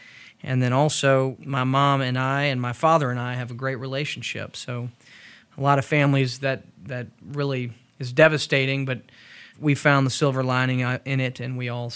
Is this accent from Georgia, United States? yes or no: yes; Georgia, United States; Well, I'm a lifelong Georgian and grew up in Cobb County, still live in Cobb County. My parents were born and raised in Georgia as well.